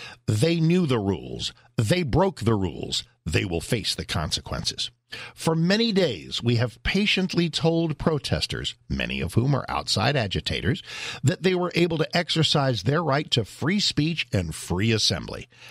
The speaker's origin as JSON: {"language": "English", "region": "Washington, D.C. area", "country": "United States", "tie": "born or raised there", "also_born_or_lived": "San Antonio, Texas", "said": "You know, I was born in San Antonio. Thank you, U.S. military. Got to live in a lot of interesting places. Grew up in the suburbs of Washington, D.C."}